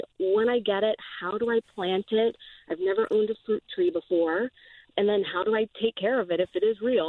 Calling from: Newark, Delaware, United States; I'm calling from Newark, Delaware.

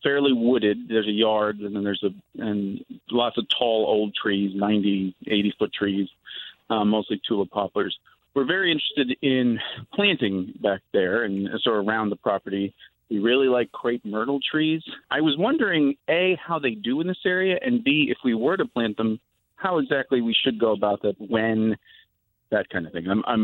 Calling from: Wyncote, Pennsylvania, United States; I'm calling from Wincote, Pennsylvania.

